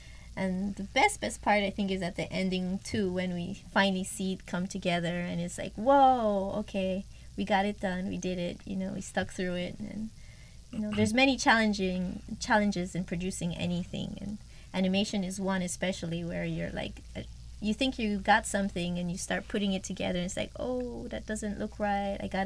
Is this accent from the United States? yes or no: no; Belize; When we met, like we said, you know, he didn't believe I was from Belize. So first he tested me. He's like, if you're really Belizean, you know how we say lizard in Belize. And I was like, yeah, we call it a tulok.